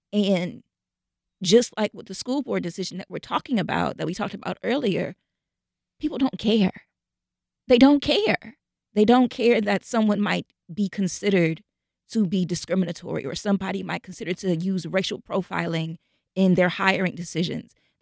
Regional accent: Chicago, Illinois, United States; I grew up in Chicago, and Chicago was very racist and very segregated. And I grew up on the South Side

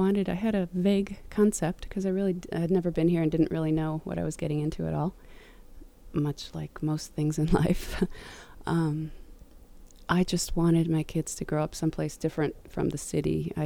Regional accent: Chicago, Illinois, United States; now in Ukiah, United States; Well, I grew up in Chicago, and as long as I could remember, I couldn't wait to get out of the city.

